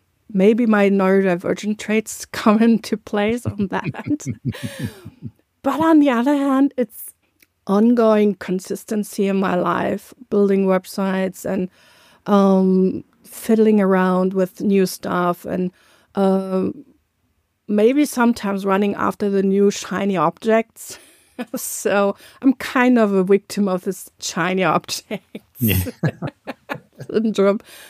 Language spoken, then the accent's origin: English; North Rhine-Westphalia, Germany; in Cologne, which is more nearby my hometown